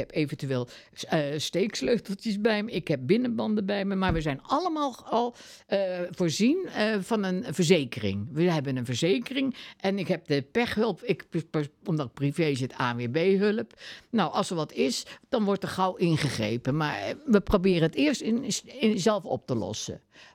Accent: The Hague, South Holland, Netherlands; born there; Nee, ik ben niet op de Maaikant geboren. Ik ben geboren in Den Haag.

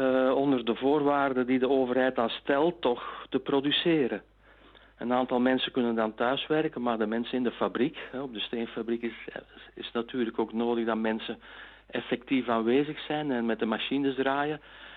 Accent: Vosselaar, Flanders, Belgium; now in Zondereigen, Belgium; Ja, dus ik zelf ben niet afkomstig van Zonderijgen. Ik ben afkomstig van Vosselaar. Maar een kleine 30 jaar geleden heb ik dan iemand ontmoet uit Zonderijgen, hè, en daarmee getrouwd. En sindsdien woon ik dan in Zonderijgen.

